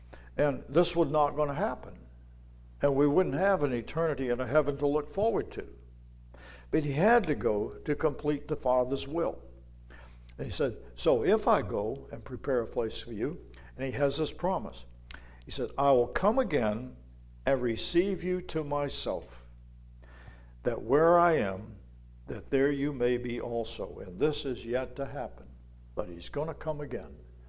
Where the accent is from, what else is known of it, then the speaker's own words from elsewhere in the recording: Greenland, New Hampshire, United States; I was raised down in the Portsmouth area in Greenland.